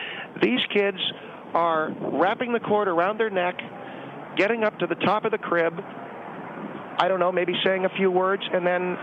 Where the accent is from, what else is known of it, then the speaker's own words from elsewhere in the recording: United States; Well, I have a right to my opinion. I'm an American.